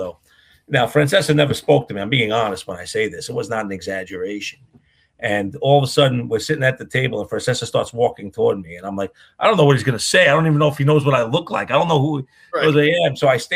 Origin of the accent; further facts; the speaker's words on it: New York, United States; At the same time, growing up in the New York area, WFAN, which was the first all sports radio station